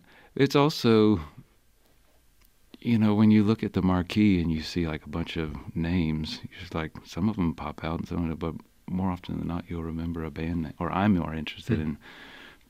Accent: Columbia, South Carolina, United States; I grew up in Columbia, South Carolina.

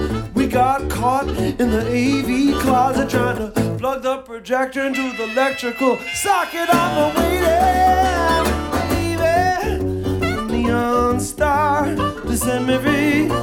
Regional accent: Oregon, United States; How do we know we're really Jewish blues singers from Oregon? How do we know at least that we're really from Oregon?

